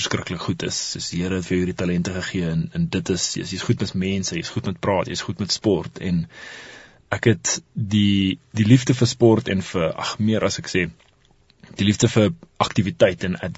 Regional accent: Hartbeespoort, North West, South Africa; ek is so bietjie buite Pretoria, ek kom van Hartbeespoort af

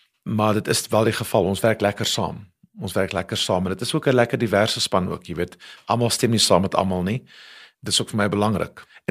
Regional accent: Port Elizabeth, Eastern Cape, South Africa; Ek het in Port Elizabeth groot geword.

